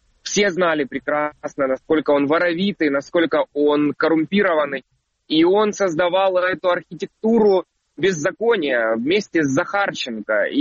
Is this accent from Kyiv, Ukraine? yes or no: no; Donetsk, Donetsk Oblast, Ukraine; я дончанин